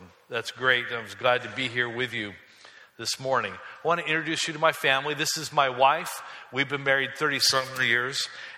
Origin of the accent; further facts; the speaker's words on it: Michigan, United States; I'm from West Michigan, and so we're used to weather like this, and we make it out, we gather to worship.